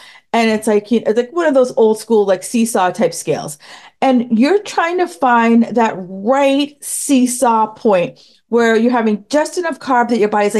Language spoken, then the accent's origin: English; New York, United States; now in Boston, United States; I live in Boston and I grew up in New York.